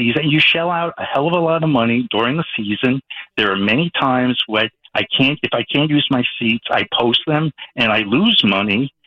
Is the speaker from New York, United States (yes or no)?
yes; Bronx, New York, United States; but yeah, I grew up in the Bronx. I was a vendor at Yankee Stadium when I was 18 years old.